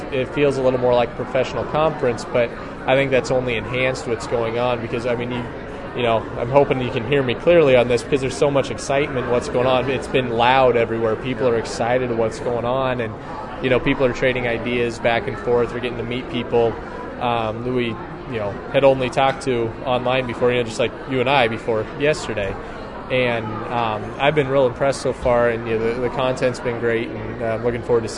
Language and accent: English; Giltner, Nebraska, United States; now in Aurora, United States; I'm from Hamilton County, Nebraska. I grew up in Giltner, and that's where our farm is.